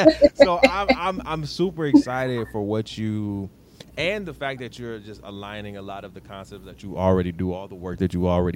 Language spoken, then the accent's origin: English; Detroit, Michigan, United States; also born or lived in Altamonte Springs, United States; me, because we are both from the 313, shout out.